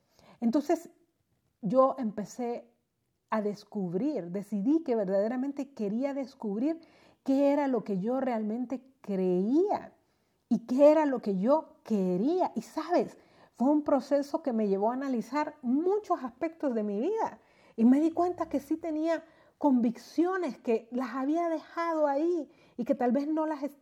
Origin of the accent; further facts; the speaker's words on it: Honduras; me he dado cuenta en mi país, yo estoy en Honduras, que han surgido tantas personas sacando sus ideas